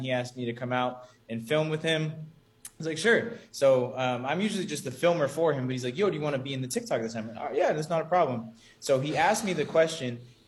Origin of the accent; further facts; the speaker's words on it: California, United States; born and raised in California.